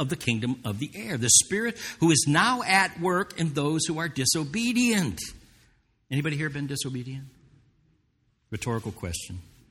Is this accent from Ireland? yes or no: yes; Ireland; I'm Irish. I'm supposed to be angry by nature, right?